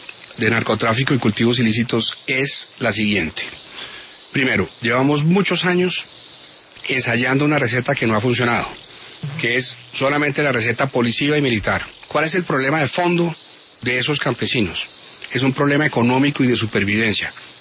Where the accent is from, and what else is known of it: Colombia